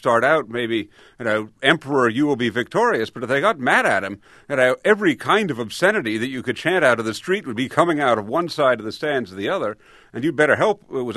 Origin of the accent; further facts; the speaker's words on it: New York, United States; now in Michigan, United States; And I'm from New York, and I love the Yankees.